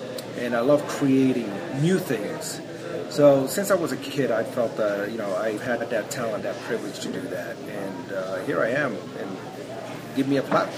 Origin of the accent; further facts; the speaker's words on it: New York City, New York, United States; You know, I grew up in the 80s, and I grew up in Spanish Harlem, New York.